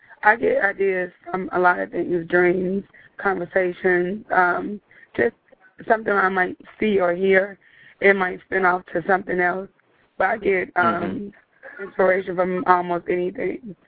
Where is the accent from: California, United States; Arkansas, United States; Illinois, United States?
Illinois, United States; Chicago; now in Texas, United States; As I just said, I'm originally from Chicago. Right now, I reside in Texas.